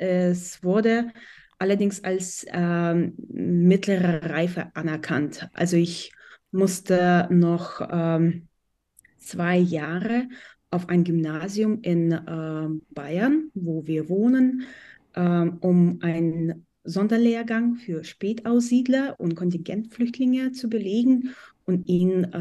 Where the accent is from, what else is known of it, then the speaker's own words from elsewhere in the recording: Volgograd, Volgograd Oblast, Russia; Ja, ich bin in der Stadt Wolgograd geboren und aufgewachsen. Und die meisten meiner Familienmitglieder kommen auch aus dem Gebiet Wolgograd. Meine Familie stammte aus einem wolgadeutschen Dorf